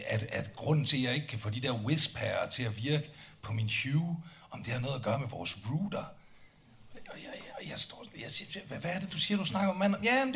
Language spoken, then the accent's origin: Danish; Copenhagen, Capital Region of Denmark, Denmark; Nå, jeg er københavner.